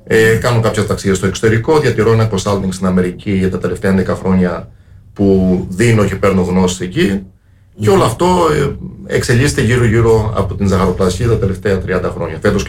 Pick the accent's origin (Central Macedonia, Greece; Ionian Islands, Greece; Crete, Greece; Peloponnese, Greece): Crete, Greece; Agios Thomas; now in Heraklion, Greece; ζω εδώ στο Ηράκλειο, μάλλον διαφορετικά θα το πω, μένω στο Ηράκλειο αλλά ζω στον Άγιο Θωμά, γιατί η σκέψη της ψυχής μου είναι στον Άγιο Θωμά